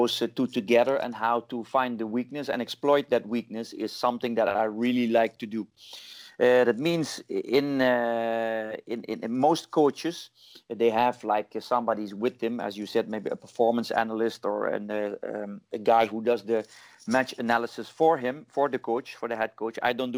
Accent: Netherlands; now in India; In a nutshell, I'm from Holland. That's first. I'm 47 years old.

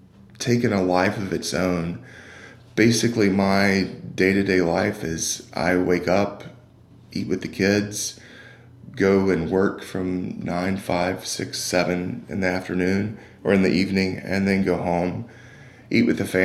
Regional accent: Alabama, United States; moved away as an adult; also born or lived in Chicago / Michigan; I should say that while I was born and raised in Alabama, I've actually been lived in quite a few cities.

